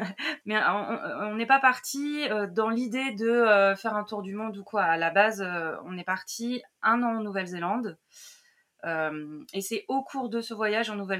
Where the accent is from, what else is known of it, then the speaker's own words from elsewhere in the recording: Auvergne-Rhône-Alpes, France; j'ai 35 ans, je viens à la base de région lyonnaise